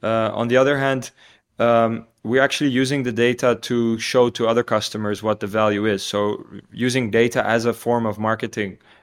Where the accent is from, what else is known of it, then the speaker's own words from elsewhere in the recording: Tanzania; now in Hilversum, Netherlands; growing up in Tanzania in East Africa.